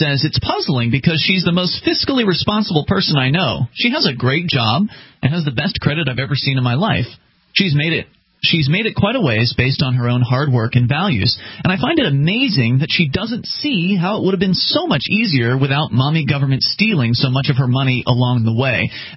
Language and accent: English; Texas, United States; now in Washington, United States; I grew up in Texas right next to Fort Hood.